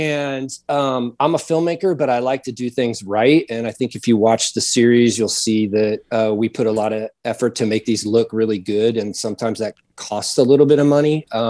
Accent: Olathe, Kansas, United States; the history of me growing up in Olathe schools and never seeing this stuff or hearing about it.

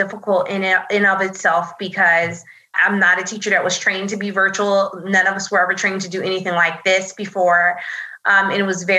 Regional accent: New Jersey, United States; I'm from New Jersey. So I remember looking at New York and New Jersey and talking to a lot of my family

